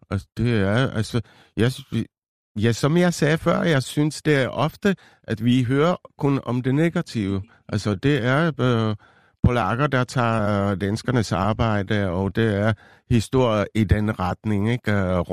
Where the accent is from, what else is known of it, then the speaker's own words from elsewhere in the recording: Czechia; now in Denmark; nu kommer jeg selv fra Tjekkiet.